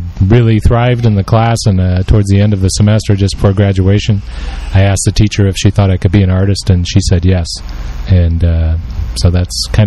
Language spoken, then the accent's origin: English; San Francisco, California, United States; I was born in San Francisco.